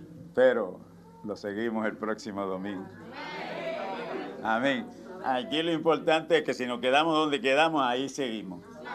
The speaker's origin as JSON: {"language": "Spanish", "town": "Gurabo", "country": "Puerto Rico", "tie": "born there", "said": "Mire, yo nací en Gurabo. Si yo viviera en Gurabo, me llamaban gurabeño."}